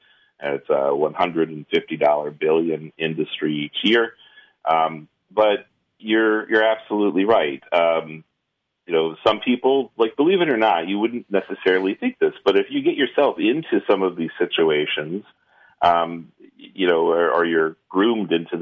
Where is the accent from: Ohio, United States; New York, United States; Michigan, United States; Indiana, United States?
Ohio, United States; Here in my home state of Ohio, there have been some great moves just with government agencies collecting.